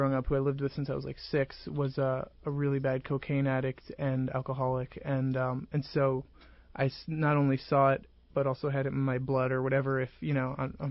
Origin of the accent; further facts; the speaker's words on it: New Jersey, United States; accent: New Jersey; first of all, I'm from Jersey, so I have one strike against me for that.